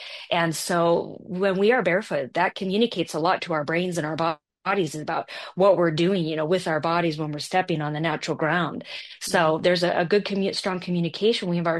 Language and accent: English; Seattle, Washington, United States; I grew up in Seattle, so the environment that I experienced the trail for the first time in Belgium was very similar to what I experienced in the Seattle area growing up.